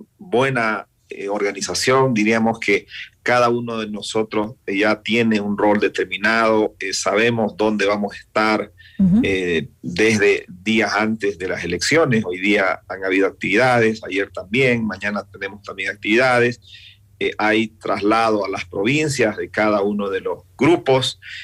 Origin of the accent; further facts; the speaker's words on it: Bolivia; yo soy de Bolivia